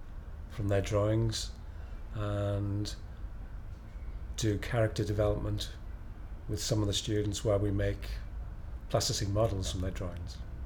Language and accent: English; Wrexham, Wales, United Kingdom; I'm 56 years old. I'm from Wrexham in North Wales.